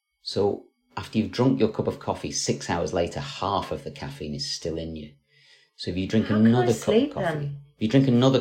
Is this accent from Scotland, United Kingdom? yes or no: yes; Scotland, United Kingdom; I'm Scottish, by the way, so I can make Scottish jokes, I think.